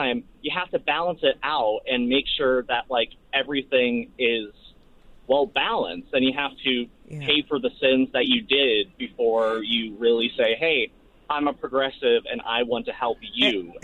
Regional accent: Texas, United States; But at one time, I believe, and I came from Texas, mm-hmm.

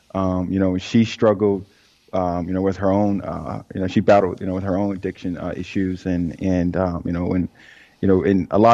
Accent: Philadelphia, Pennsylvania, United States; You know, I grew up on Viola Street, you know, not too far from the Please Touch Museum here in Philadelphia.

